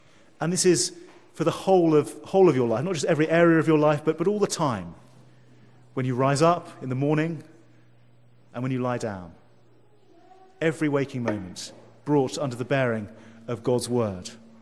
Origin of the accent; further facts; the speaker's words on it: England, United Kingdom; This is like me growing up in England, where I'm just surrounded by the culture all the time, and I learn it instinctively.